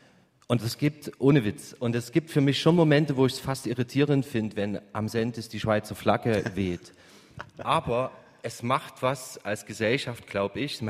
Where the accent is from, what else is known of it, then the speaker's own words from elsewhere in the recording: Chemnitz, Saxony, Germany; Also ich komme aus dem Osten Deutschland, dort wo zunehmend auch die Wölfe wiederkommen, weil das Land und die Region doch weniger bevölkert wird.